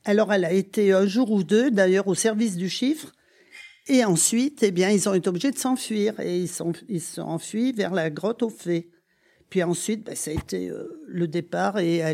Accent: Châtes, France; Ah oui, je suis née à Châtes.

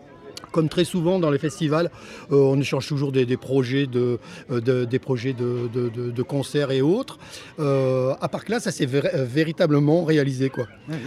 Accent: Voiron, Auvergne-Rhône-Alpes, France; Et moi, je suis l'étranger, je viens de la Chartreuse, de la Chartreuse

